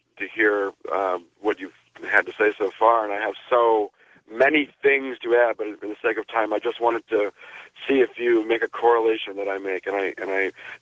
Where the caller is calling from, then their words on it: Juneau, Alaska, United States; I'm calling from Juneau, Alaska.